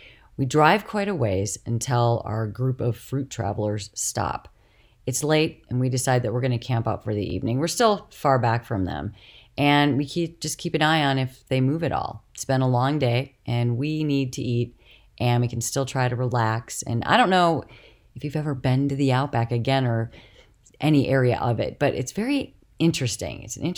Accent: United States; I tell him that I'm nobody. I'm a tourist from the United States.

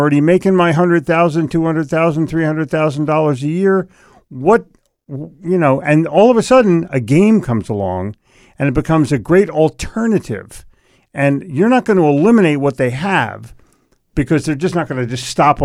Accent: New Jersey, United States; Yeah, I'm from New Jersey.

